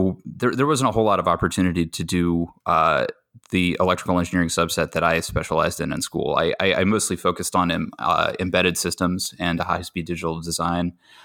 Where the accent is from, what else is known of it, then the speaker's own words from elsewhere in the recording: Montana, United States; I went to school at Montana State University. Go Bobcats. I grew up in Montana.